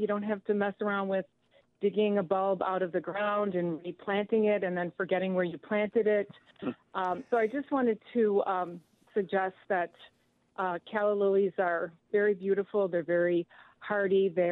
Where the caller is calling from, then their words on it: Milwaukee, Wisconsin, United States; Hi, I'm calling from Milwaukee.